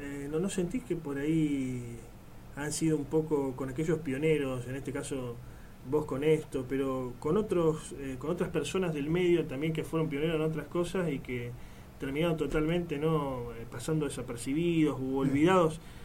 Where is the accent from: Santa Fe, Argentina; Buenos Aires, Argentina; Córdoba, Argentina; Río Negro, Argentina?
Buenos Aires, Argentina; ¿Será que somos porteños?